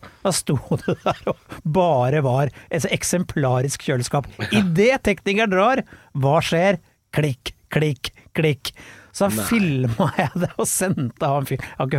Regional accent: Blystadlia, Akershus, Norway; for jeg er fra Blystadalea.

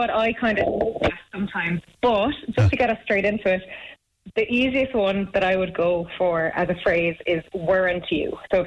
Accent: Killarney, County Kerry, Ireland; accent: Kerry; my mastermind accent for Kerry would be Killarney, just for, you know, where I'm from.

